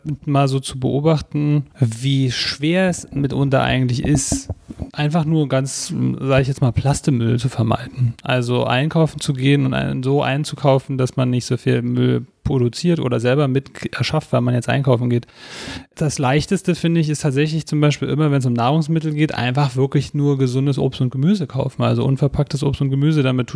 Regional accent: East Berlin, Berlin, Germany; wir sind beide aufgewachsen in Ostberlin, und ich habe auf jeden Fall auch noch ein bisschen was von der DDR mitbekommen.

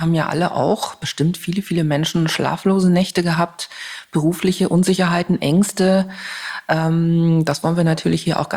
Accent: Germany; Was für mich schön ist als Deutsche, ist vielleicht für jemand anders völlig langweilig.

